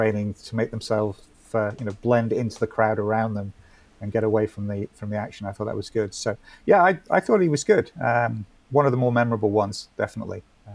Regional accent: Texas, United States; We're all from Texas, really.

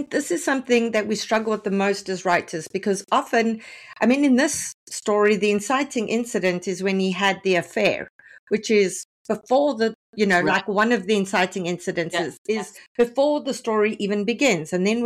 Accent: South Africa; as a South African, we have a friendly rivalry with Australia in the rugby.

